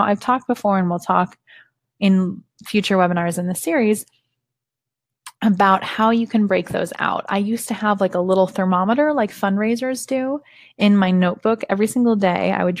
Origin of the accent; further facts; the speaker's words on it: California, United States; I grew up in Silicon Valley. And when I was young, both my parents worked in computers.